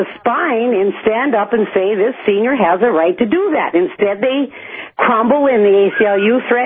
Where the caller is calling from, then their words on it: Bismarck, North Dakota, United States; Good morning. I'm calling from Bismarck.